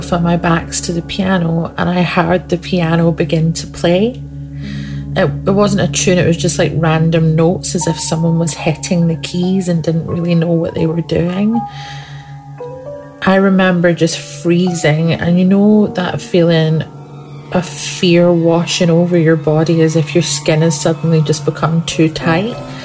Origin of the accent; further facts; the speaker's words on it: Scotland, United Kingdom; Now, where I grew up in Scotland, we had quite a big living room with a comfy sofa